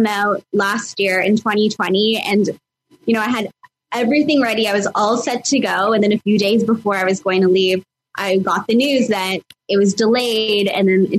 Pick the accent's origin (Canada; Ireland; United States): Canada; as a Canadian